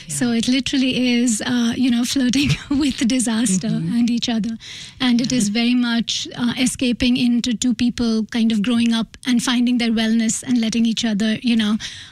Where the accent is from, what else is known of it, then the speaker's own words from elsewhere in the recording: Mumbai, Maharashtra, India; So here I was, this young girl growing up in Mumbai who didn't think everything I was being told was the truth.